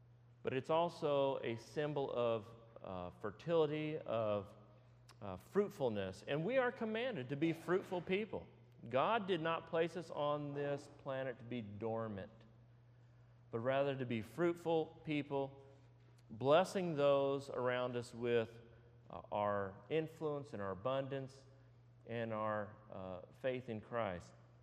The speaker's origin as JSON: {"language": "English", "region": "California", "country": "United States", "tie": "born or raised there", "said": "a bill was introduced in my home state of California"}